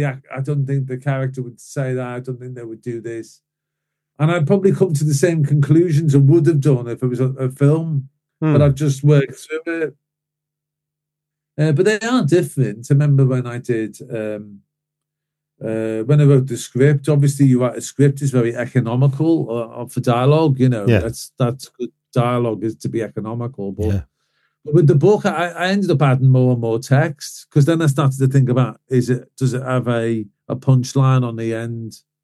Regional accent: Anfield, North West England, United Kingdom; the book itself is inspired by me growing up in Anfield.

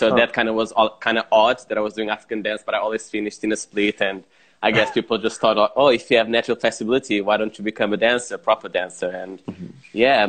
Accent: Lisbon, Portugal; English is a second language; And then I'm from Lisbon in Portugal, originally.

